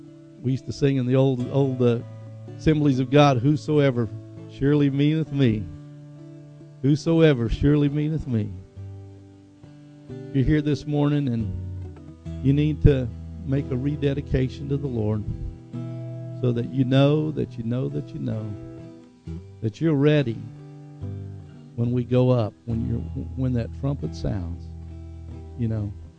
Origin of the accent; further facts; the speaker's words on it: Tulsa, Oklahoma, United States; Tulsa, my hometown, where I grew up. My best friends are there. Tulsa.